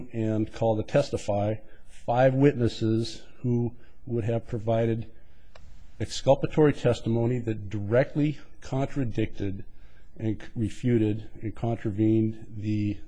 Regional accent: Helena, Montana, United States; I'm an attorney from Helena, Montana.

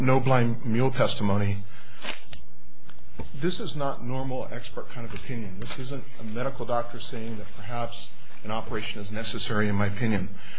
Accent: San Diego, California, United States; I'm from San Diego, and I represent Gilbert Flores on appeal.

